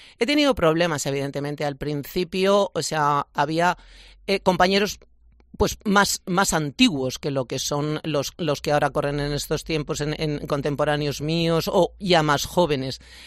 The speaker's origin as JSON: {"language": "Spanish", "town": "Guadamur", "region": "Castilla-La Mancha", "country": "Spain", "said": "Soy de Guadamur."}